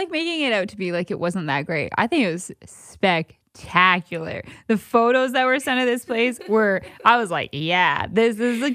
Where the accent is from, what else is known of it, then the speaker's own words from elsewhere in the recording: Ontario, Canada; moved away; and I was moving out here to the East Coast, and I'm originally from Ontario.